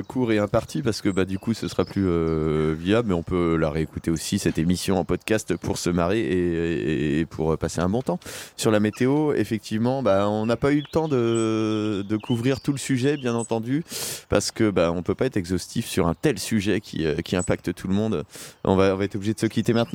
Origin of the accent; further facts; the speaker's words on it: Brittany, France; Je suis breton, moi, d'origine